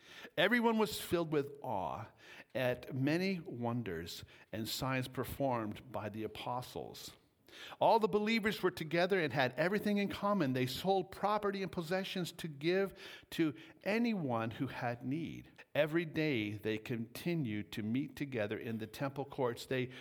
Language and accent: English; Stettler, Alberta, Canada; I was shocked because I'm from Statler and they still have them there.